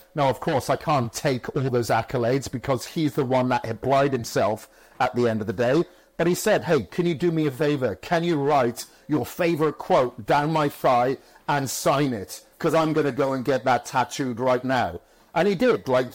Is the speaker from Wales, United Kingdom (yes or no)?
yes; Wales, United Kingdom; growing up in Wales when I really got into bodybuilding